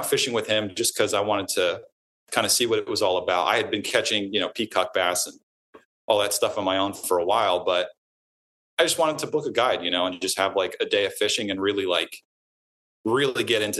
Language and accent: English; New Jersey, United States; born there; I was born in New Jersey, so it's still a little bit in my blood